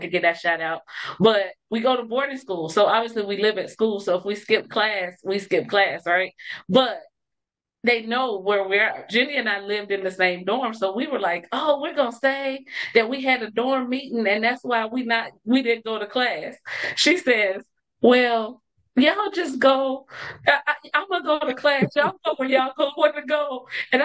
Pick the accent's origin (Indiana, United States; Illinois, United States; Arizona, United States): Illinois, United States; Chicago; We're both from Chicago. I'm from the west side of the city.